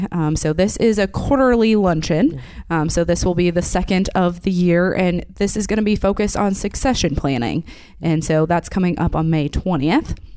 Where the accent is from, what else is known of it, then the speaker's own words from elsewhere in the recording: Hinton, Iowa, United States; Yeah, so I grew up in Hinton and went to high school there, graduated, and went to Simpson College in Indianola, Iowa.